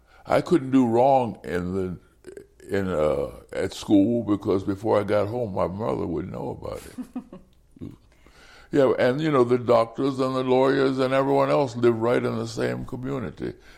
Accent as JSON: {"language": "English", "town": "Baltimore", "region": "Maryland", "country": "United States", "tie": "born there", "said": "Yes, I was born in Baltimore, Maryland in 1932. And we were not even a middle-class family."}